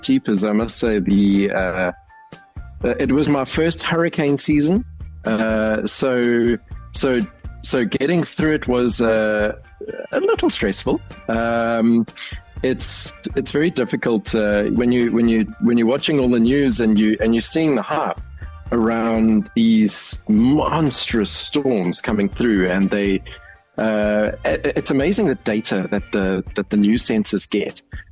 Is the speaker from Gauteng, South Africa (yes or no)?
no; Cape Town, Western Cape, South Africa; now in United States; I'm from Cape Town.